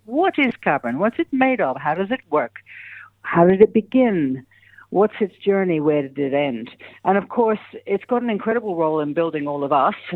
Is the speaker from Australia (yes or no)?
yes; Perth, Western Australia, Australia; Well, I'm actually from Perth originally. I went to Curtin and I went to film school there.